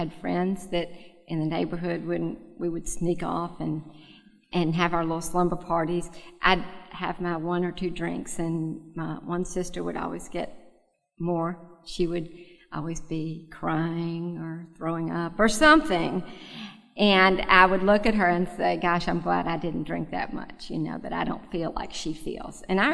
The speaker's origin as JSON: {"language": "English", "town": "Nashville", "region": "Tennessee", "country": "United States", "said": "from Nashville, Tennessee."}